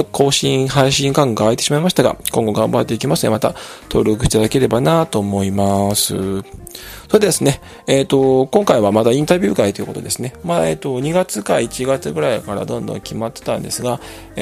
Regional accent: Kitanagoya, Aichi, Japan; 北名古屋市ですね。名古屋市の、近郊にあります、都市の北名古屋市。私のね、もともと生まれ故郷の地元になっておりますが、

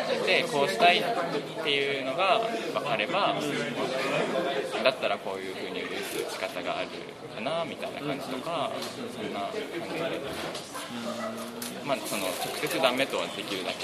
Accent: Kagoshima, Japan; moved away; 地元は九州で鹿児島です。

